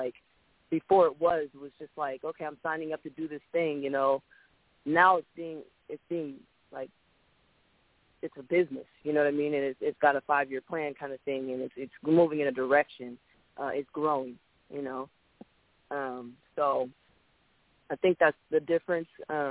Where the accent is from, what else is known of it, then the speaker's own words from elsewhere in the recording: Seattle, Washington, United States; I'm from Seattle, Washington.